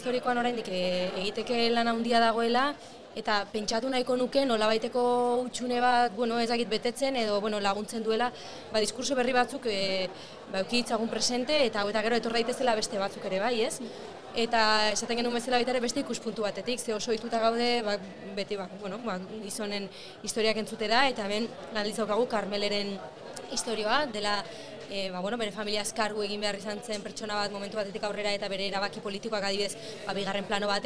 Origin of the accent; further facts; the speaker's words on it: Eibar, Basque Country, Spain; accent: Eibar dialect; nire ama hizkuntza eibartarra da, nire gurasoak eibartarra dira, eta orduan nik emozionalki ere asko konektatzeten hizkuntza bada.